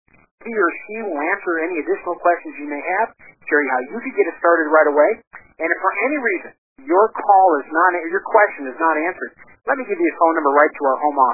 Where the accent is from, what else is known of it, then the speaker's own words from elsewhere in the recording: Conroe, Texas, United States; now in Las Vegas, United States; I'm originally from Conroe, Texas, and tonight I'm calling you from Las Vegas, Nevada